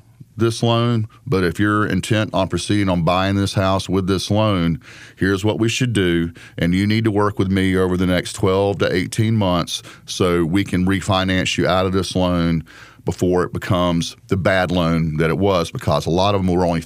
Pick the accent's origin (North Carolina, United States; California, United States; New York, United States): North Carolina, United States; Durham; Well, you know, I'm just a local guy. I was born in Durham, raised in Durham.